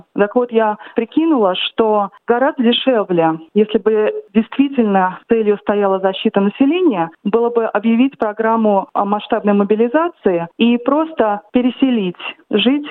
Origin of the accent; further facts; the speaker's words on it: Sydney, New South Wales, Australia; я бухгалтер из Сиднея, а по первому образованию экономист.